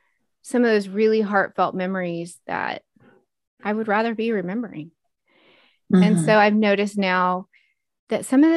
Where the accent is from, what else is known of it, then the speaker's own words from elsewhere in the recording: the South, United States; I'm the Southerner of the trio here.